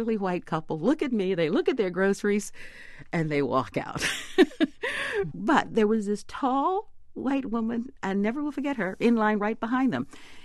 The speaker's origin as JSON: {"language": "English", "region": "Arkansas", "country": "United States", "said": "When people hear that I'm from Arkansas and remember those times, they talk about going to this place for barbecue."}